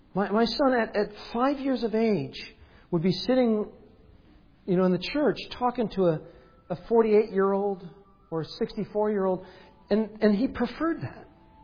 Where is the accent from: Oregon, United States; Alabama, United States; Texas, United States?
Oregon, United States; Grants Pass; I need to go see my folks up in Grants Pass, Oregon. I said, that's my hometown.